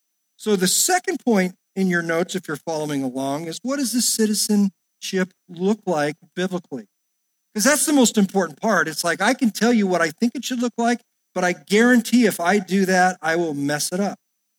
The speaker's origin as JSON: {"language": "English", "country": "United States", "said": "I mean, it's like, you can't do that to me. I'm an American, right?"}